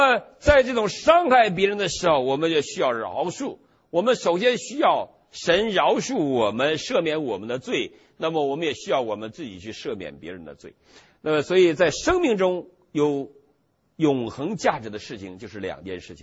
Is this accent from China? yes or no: yes; Northeast China, China